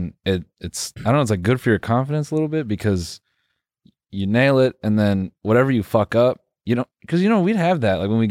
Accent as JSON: {"language": "English", "town": "Benson", "region": "North Carolina", "country": "United States", "said": "I am from Raleigh. I'm just playing, man. I'm from Benson."}